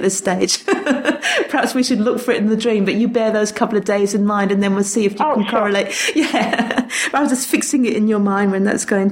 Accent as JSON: {"language": "English", "region": "England", "country": "United Kingdom", "lives_now": "Australia", "said": "me being English, living in Australia"}